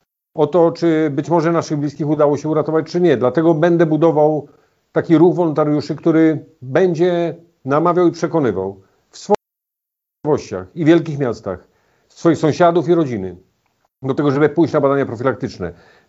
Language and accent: Polish; Radowo Małe, West Pomeranian Voivodeship, Poland; Ja osobiście wychowałem się w Radowie Małym, pewnie część z Państwa wie, gdzie to jest. Urodziłem się w Resku, biegałem po ulicach Łobza, potem lata szkolne w Darłowie, w Koszalinie, studia w Szczecinie.